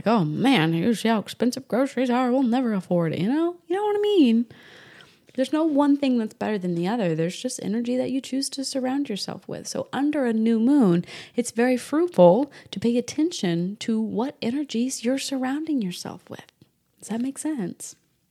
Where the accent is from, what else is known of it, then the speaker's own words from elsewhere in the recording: New Hampshire, United States; I grew up in New Hampshire. I know exactly what it looks like.